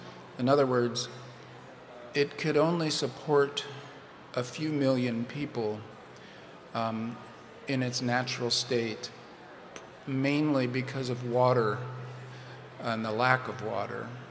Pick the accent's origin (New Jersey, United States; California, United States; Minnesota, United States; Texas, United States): California, United States; I say because if you grew up in California, when I grew up in California, you become a science fiction writer in order to have a fidelity to the real.